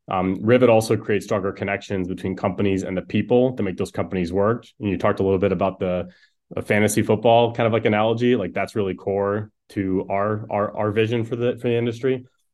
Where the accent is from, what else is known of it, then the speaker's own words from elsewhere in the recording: Midwest, United States; I'm also a Midwesterner, and so being practical is pretty core to my mindset.